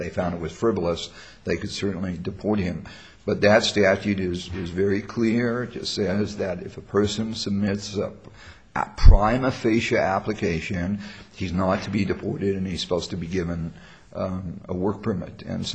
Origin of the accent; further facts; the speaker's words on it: South Africa; I'm from South Africa originally.